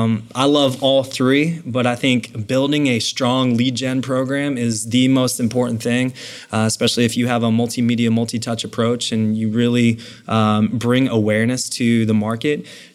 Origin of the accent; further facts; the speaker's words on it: Dallas, Texas, United States; moved away; No, I grew up in Dallas, Texas. So moved up here 11 years ago, didn't know anyone